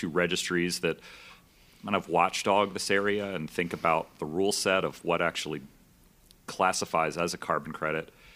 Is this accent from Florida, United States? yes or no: no; Champaign, Illinois, United States; I'm from Champaign, Illinois, and I'm in the heart of corn-soybean agriculture